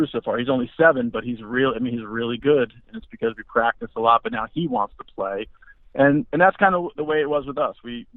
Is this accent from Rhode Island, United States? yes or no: yes; Narragansett, Rhode Island, United States; Born and raised in Narragansett, Rhode Island, which is a small beach town on the southern coast of Rhode Island. I've been in Rhode Island my whole life.